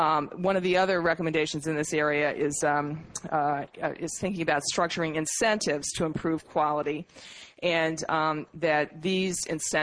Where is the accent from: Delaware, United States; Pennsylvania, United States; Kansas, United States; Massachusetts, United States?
Massachusetts, United States; I come from Massachusetts, as Ed indicated